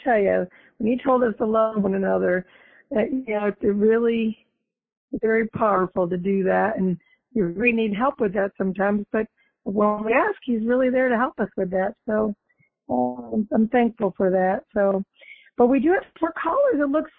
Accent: Connecticut, United States; moved away; I grew up in Connecticut, Sarah, and I really miss those beautiful colors.

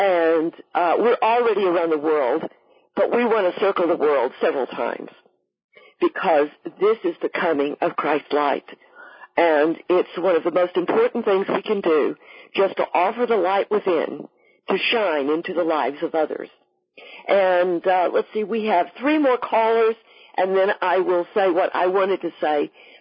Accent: Texas, United States; I have a major art exhibit in my hometown in Texas where I want to relocate all of my paintings before the move

